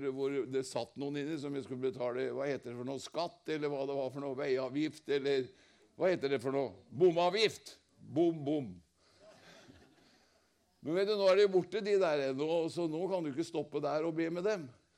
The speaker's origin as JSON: {"language": "Norwegian", "town": "Lillehammer", "region": "Innlandet", "country": "Norway", "tie": "born or raised there", "said": "Jeg vokste opp på Fåberg, det er en forstad i Lillehammer, det ligger i Lillehammer kommune"}